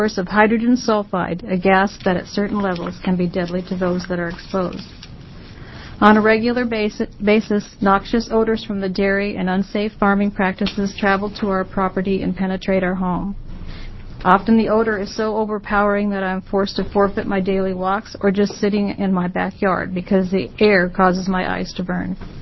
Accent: Ione, Oregon, United States; I'm from Ione, Oregon.

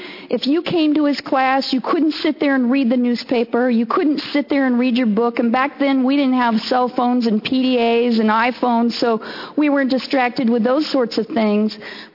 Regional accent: Reedsport, Oregon, United States; also born or lived in Eugene; But I came from Reedsport, Oregon, a little tiny town that has lost a lot of people because their economy has gone bad.

